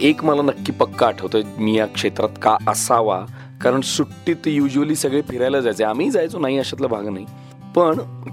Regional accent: Kolhapur, Maharashtra, India; born there; माझा जन्म कोल्हापुरात झाला

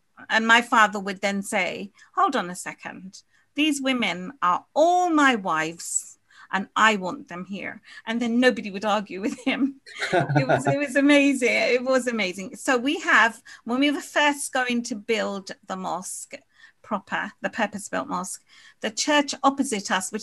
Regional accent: Guyana; And then you've got us, that we're from Guyana.

